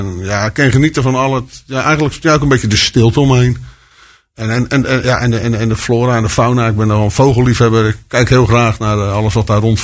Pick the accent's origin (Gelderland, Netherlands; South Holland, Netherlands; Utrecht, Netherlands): South Holland, Netherlands; Rotterdam; now in Nieuwerkerk aan den IJssel, Netherlands; Ik kom van Zuid, zoals dat zo mooi heet, in de volksmond.